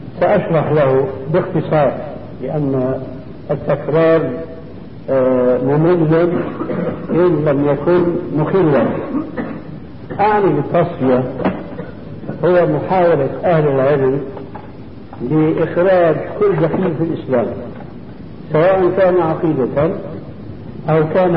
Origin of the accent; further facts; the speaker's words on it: Syria; يتسع بعديد من بيوتنا في بلادنا سوريا.